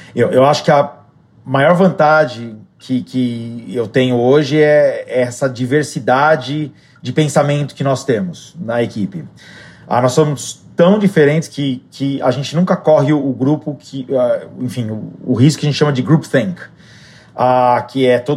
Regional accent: São Bernardo do Campo, São Paulo, Brazil; Eu sou do ABC Paulista, de São Bernardo do Campo. Eu venho de uma família de classe média.

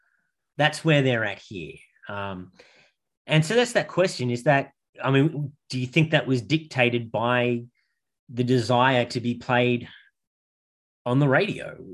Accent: Australia; It's what I imagine Southern to be anyway, as much as I can being an Australian.

